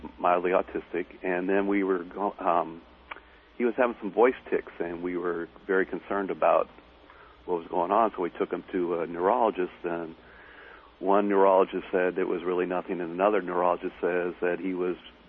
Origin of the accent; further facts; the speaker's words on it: California, United States; I grew up in the Southern California area